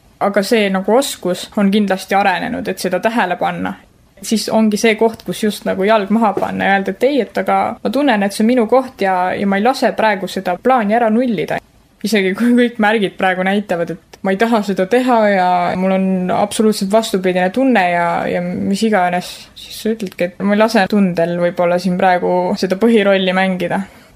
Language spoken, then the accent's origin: Estonian; Põltsamaa, Jõgeva County, Estonia; Ma ise olen Põltsamaalt pärit ja aitan alati talvepäevi korraldada.